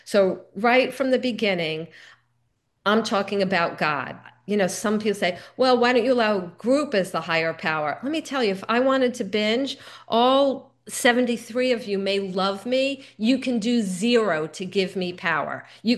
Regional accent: Miami, Florida, United States; I grew up in Miami, suntan city.

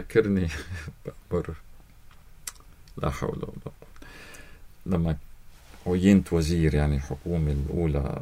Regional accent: Lebanon; وانا لبناني شاطر، لبناني شاطر

